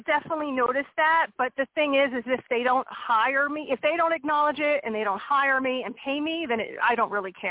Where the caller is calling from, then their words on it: Pennsylvania, United States; from Pennsylvania.